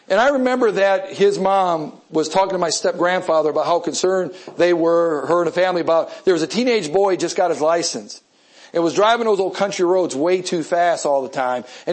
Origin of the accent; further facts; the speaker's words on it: Wisconsin, United States; Now where I grew up in Wisconsin, we consider people in Illinois as Southerners. We thought they were hillbillies. And where I lived way up in Wisconsin, we thought people in Milwaukee were Southerners. That's how far I lived up.